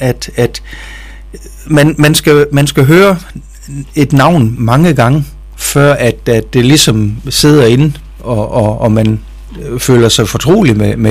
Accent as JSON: {"language": "Danish", "town": "Haverslev", "region": "North Denmark Region", "country": "Denmark", "said": "jeg startede lige et lille landsbyorkester nede i Haverslev, hvor jeg kommer fra"}